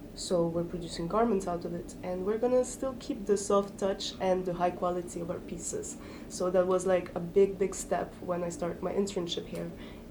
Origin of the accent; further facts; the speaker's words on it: Geneva, Switzerland; also born or lived in Miami, United States; I am Russian. I grew up in Geneva, Switzerland. So it means, and I was born in Miami, Florida.